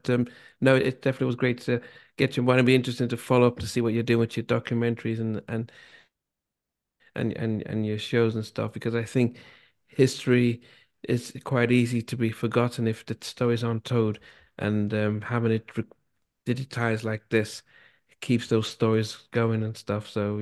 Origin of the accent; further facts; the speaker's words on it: England, United Kingdom; also born or lived in Nigeria; I grew up in England as a kid, then moved to Nigeria to go to high school